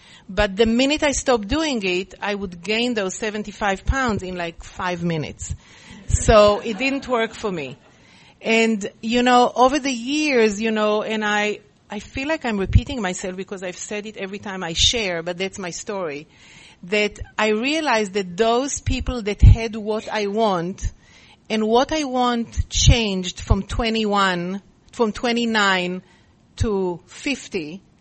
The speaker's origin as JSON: {"language": "English", "country": "Israel", "tie": "born there", "second_language": "English", "said": "And I was born in Israel, as you can tell, I guess, by my accent."}